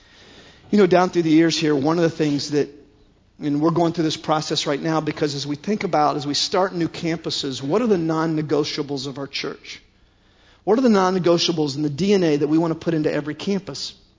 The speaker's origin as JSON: {"language": "English", "region": "Ohio", "country": "United States", "said": "but I'll call him Henry because I'm from Ohio."}